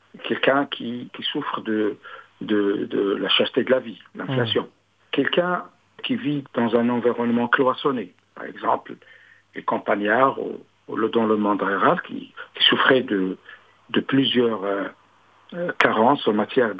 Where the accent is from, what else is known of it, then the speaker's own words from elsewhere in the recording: Morocco; qui tempère les retombées de la pauvreté chez nous au Maroc